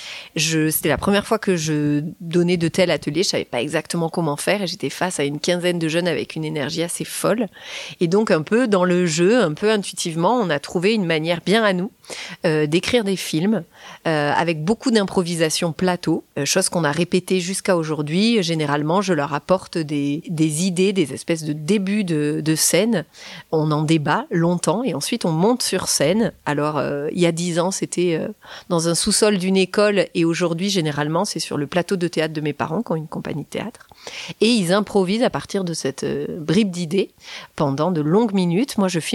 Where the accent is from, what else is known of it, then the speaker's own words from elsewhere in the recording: Marseille, Provence-Alpes-Côte d'Azur, France; moi j'ai grandi à Marseille, mais j'ai fait des études en Belgique, je suis passée par Paris